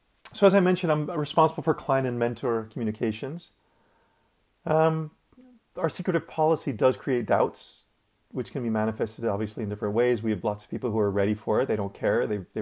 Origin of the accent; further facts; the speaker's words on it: Chicago, Illinois, United States; moved away as an adult; I grew up in Chicago, Illinois, in the US. As a kid, I wasn't especially fond of the area I grew up, and it was obviously quite cold